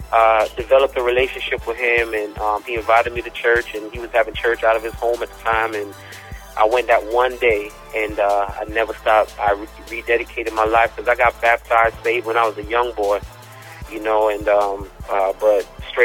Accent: Brooklyn, New York, United States; also born or lived in Jamaica; I was born in Jamaica, West Indies, and pretty much grew up in Brooklyn.

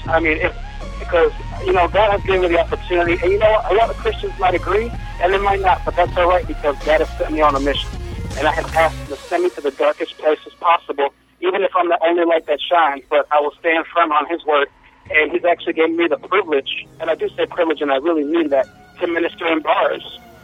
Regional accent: Milwaukee, Wisconsin, United States; Now, I was born and raised in Milwaukee, the South Side area, which is, you know, majorly, I'm Puerto Rican, so there's a lot of Hispanics in the area.

